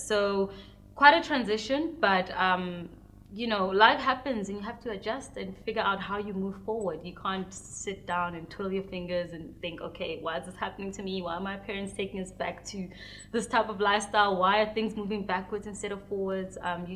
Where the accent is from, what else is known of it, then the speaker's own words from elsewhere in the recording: Pretoria, Gauteng, South Africa; also born or lived in Limpopo; I was born in Limpopo, in Lebakomu to be specific. Raised in Pretoria, went to school in Johannesburg, and currently based here with work and family.